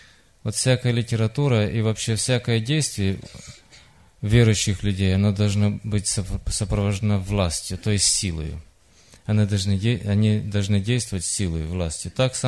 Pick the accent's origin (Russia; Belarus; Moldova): Moldova; Я вообще по национальности я молдаван, из Молдавии.